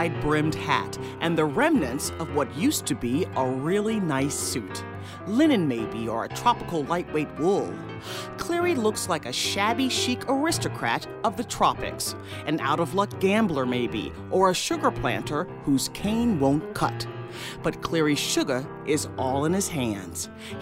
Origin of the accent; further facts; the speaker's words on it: New Orleans, Louisiana, United States; And I say that because I'm from the Ninth Ward. So I can say that, all right?